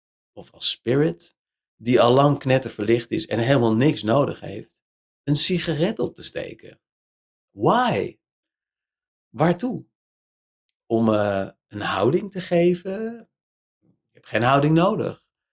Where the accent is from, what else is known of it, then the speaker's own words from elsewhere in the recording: Netherlands; jij bent donker, ik ben licht, jij bent moslim, ik ben christen, jij bent Afrikaan, ik ben Nederlander, dat was er allemaal helemaal niet meer